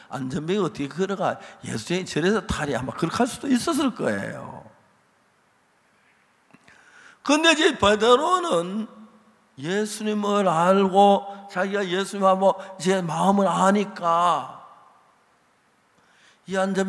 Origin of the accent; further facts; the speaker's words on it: Seonsan, North Gyeongsang, South Korea; now in Daejeon, South Korea; 대전에서 여러 해 살았습니다. 저도 이 교회 옛날에 목사로 있었습니다. 제 고향 경북 선산인데 죄송합니다만은 이제 내가 그 1944년에 제가 태어났어요.